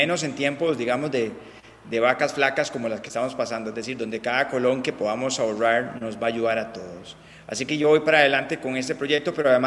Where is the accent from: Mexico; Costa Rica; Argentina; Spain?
Costa Rica; como diputados de la República, pero también como costarricenses